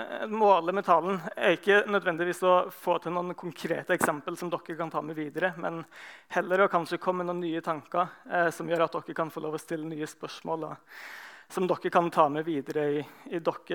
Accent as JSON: {"language": "Norwegian", "town": "Vigrestad", "region": "Rogaland", "country": "Norway", "tie": "born or raised there", "said": "men jeg er jo født og oppvokst i denne menigheten, jeg skulle ikke si. Født og oppvokst på Vigrestad."}